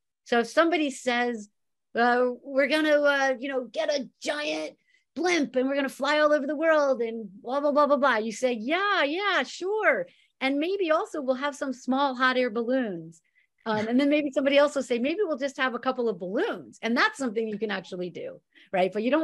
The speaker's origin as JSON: {"language": "English", "town": "Washington", "region": "District of Columbia", "country": "United States", "said": "I'm from Washington, D.C."}